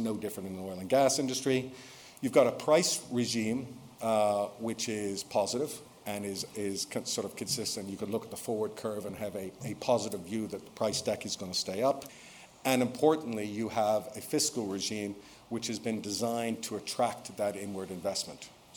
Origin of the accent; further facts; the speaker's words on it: Ireland; why Ireland? Well, first of all, we're Irish.